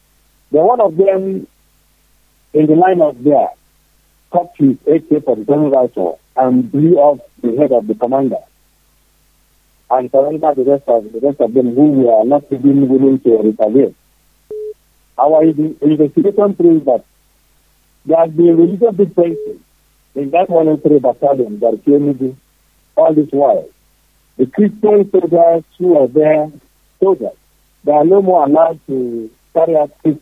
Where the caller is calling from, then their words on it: Nigeria; I'm calling from Biafra land.